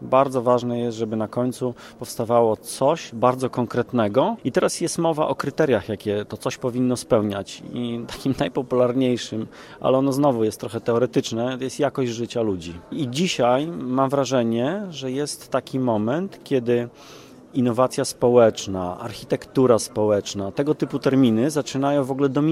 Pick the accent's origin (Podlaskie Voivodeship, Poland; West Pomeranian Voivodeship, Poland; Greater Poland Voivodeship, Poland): Podlaskie Voivodeship, Poland; Białystok; now in Warsaw, Poland; Ja pochodzę z Białegostoku, mieszkam w Warszawie.